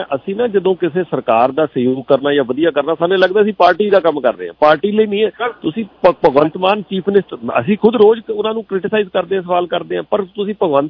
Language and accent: Punjabi; Jalandhar, Punjab, India; sir ਮੈਂ ਜਲੰਧਰ ਤੋਂ ਹਾਂ